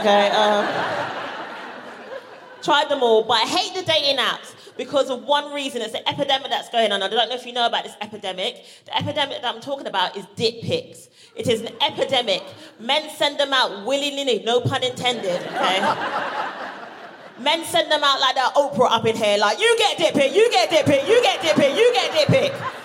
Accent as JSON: {"language": "English", "country": "Barbados", "lives_now": "United Kingdom", "said": "you can tell from my accent, I do not have a Barbados accent. That's because I've been living in the UK for a very long time, to the point where I now have got a British passport."}